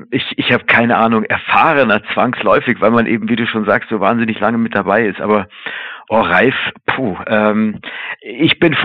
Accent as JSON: {"language": "German", "town": "Munich", "region": "Bavaria", "country": "Germany", "tie": "born or raised there", "lives_now": "Cologne, Germany", "said": "aber ich komme ja aus München und ich bin zwar selber in München geboren"}